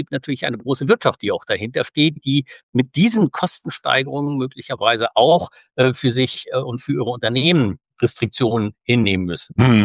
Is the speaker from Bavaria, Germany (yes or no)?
no; Baden-Württemberg, Germany; weit, weit weg von meinem Heimatland Baden-Württemberg. Wir sind hier gerade für 6 Monate im Forschungssemester in Palmerston North in Neuseeland.